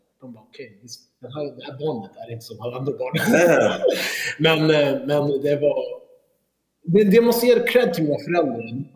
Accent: Sweden; born there; Jag föddes i Sverige samtidigt som mina föräldrar kom hit.

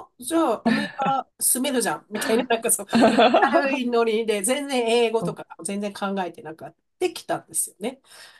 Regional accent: Kanagawa, Japan; now in Okinawa, Japan; 沖縄に住んでおりまして、もともと私出身は神奈川なんですけど、

